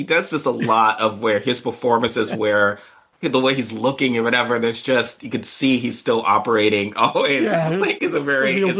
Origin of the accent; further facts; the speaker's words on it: New York, United States; I remember that as a New Yorker